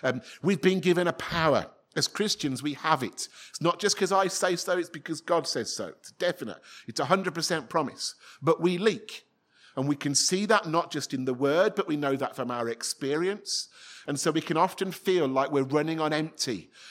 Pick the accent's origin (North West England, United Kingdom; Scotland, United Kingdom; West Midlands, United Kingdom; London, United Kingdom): North West England, United Kingdom; Manchester; accent: Manchester; it would normally take me less than 2 minutes with him before I slipped back into my childhood Manchester accent.